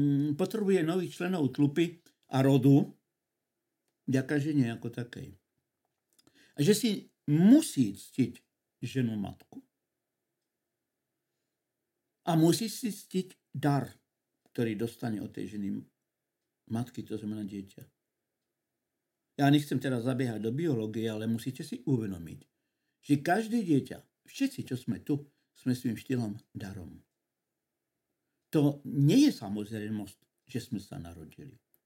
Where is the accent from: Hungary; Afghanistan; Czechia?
Czechia; Ostrava, Moravian-Silesian Region; že som z Ostravy, tak necelé 2 km od môjho rodiska, to bola časť Ostravy, alebo teraz už je to samozrejme zase samostatná obec, ktorá sa volá Koblov, kde som sa narodil